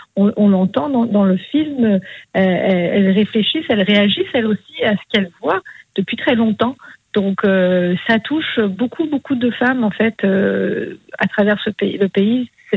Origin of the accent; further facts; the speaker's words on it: France; Moi, je suis française